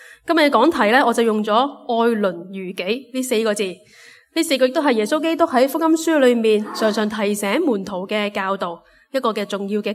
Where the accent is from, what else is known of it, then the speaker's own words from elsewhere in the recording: Hong Kong; 而家啊，今日我哋香港人逐渐遗失咗呢种昔日嘅屋村嘅文化。